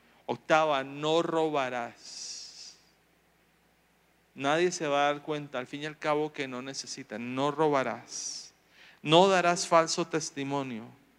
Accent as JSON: {"language": "Spanish", "country": "Colombia", "moved": "yes", "said": "Cuando salí de Colombia, tengo que ser honesto, me fui feliz, por fin me voy de esa tierra."}